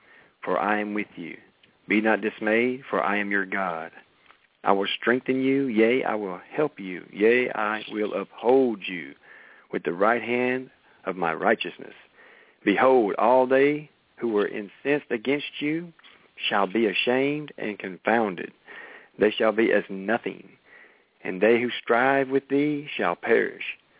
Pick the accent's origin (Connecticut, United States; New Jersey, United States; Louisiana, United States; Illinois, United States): Louisiana, United States; Haughton; Me, I don't care. I'm from Princeton Road, Houghton, Louisiana, and I'm going to sound like a Louisiana boy.